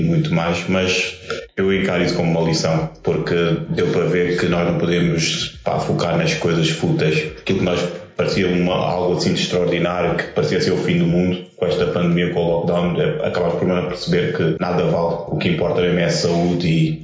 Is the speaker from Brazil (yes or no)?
no; Lisbon, Portugal; also born or lived in Coimbra; Eu nasci em Coimbra, em 1984, 36 anos, e foi lá que eu fiz uma boa parte da minha infância. Fiz até aos meus 6 anos e de lá vim para Lisboa, na Reboleira, e depois mudei para a Bobadela, onde fiquei até aos meus 29 anos.